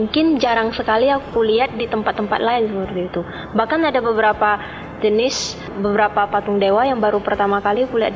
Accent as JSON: {"language": "Indonesian", "region": "Riau", "country": "Indonesia", "said": "Dan di tempat-tempat asalku seperti di Riau itu jarang bisa ditemui kelenteng-kelenteng seperti itu"}